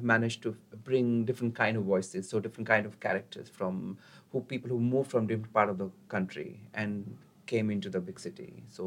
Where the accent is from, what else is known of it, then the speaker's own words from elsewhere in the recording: Delhi, India; English is a second language; we both born and brought up in Delhi. I was living there in Delhi.